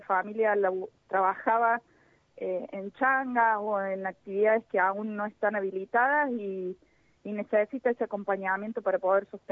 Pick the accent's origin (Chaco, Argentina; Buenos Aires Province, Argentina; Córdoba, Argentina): Córdoba, Argentina; Jesús María; No, soy de Jesús María